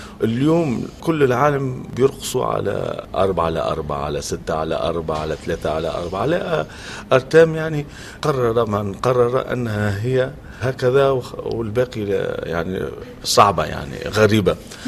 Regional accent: Tunisia; دائما بحب الرجوع إلى الأصل كتونسي

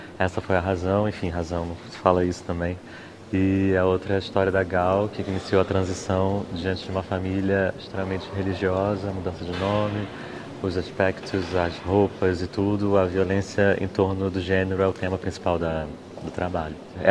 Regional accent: Rio de Janeiro, Brazil; born there; Quando eu tinha 10 anos de idade, eu fui apedrejado na rua onde eu nasci, em Vila da Penha, no Rio de Janeiro.

